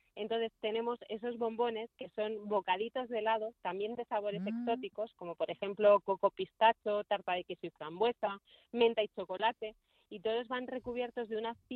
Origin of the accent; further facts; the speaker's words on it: Madrid, Community of Madrid, Spain; Yo no soy tanzanesa, yo soy madrileña.